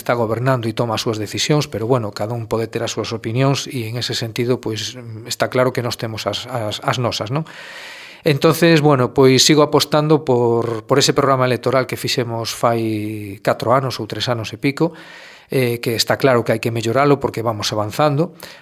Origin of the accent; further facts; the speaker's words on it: Negreira, Galicia, Spain; born there; nací en Negreira, non fun a nacer ao hospital a Santiago, nacín en Negreira, na miña casa en Vilachán. Sempre tiven paixón polo meu pobo, polo meu concello, me gusta.